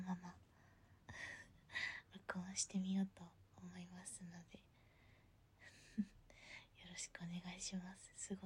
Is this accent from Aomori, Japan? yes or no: no; Tokyo, Japan; 出身はずっと東京生まれ、東京育ちです。あんまり東京の外に出たことがないので